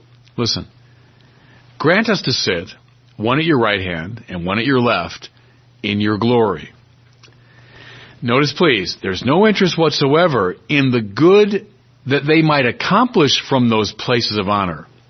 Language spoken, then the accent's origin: English; Chicago, Illinois, United States; I'm a Chicagoan. That's a good Chicago sort of adage